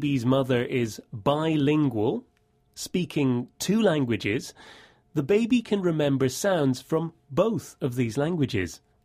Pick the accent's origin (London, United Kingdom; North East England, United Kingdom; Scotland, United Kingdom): Scotland, United Kingdom; accent: Scottish; I have a soft Scottish accent because I'm from Scotland.